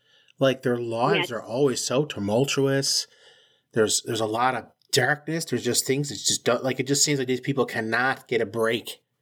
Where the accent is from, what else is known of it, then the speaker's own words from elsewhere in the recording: Canada; I'm Canadian.